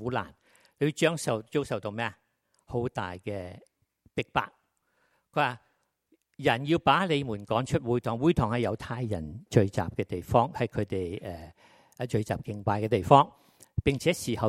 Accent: China; 我们中国人讲到很少讲到我爱你，觉得很尴尬或者很丑

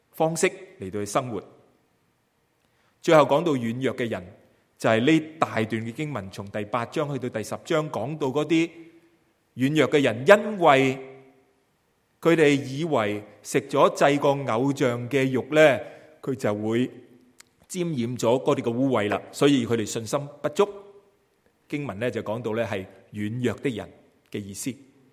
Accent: China; 戴起我们中国人的薄帽

